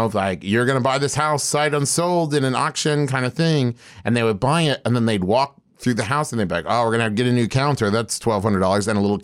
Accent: West Virginia, United States; she was raised in Ohio and I was raised in West Virginia.

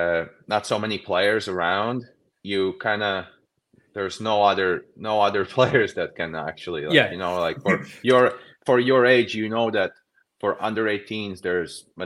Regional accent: Riga, Latvia; I'm from Riga, so it's where all the parade happened. And it's such an emotional day for everyone in Latvia.

